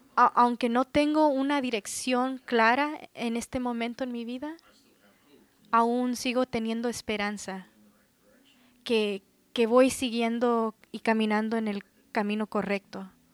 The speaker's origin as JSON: {"language": "Spanish", "town": "Jones Creek", "region": "Texas", "country": "United States", "tie": "born or raised there", "said": "Yo crecí en Jones Creek."}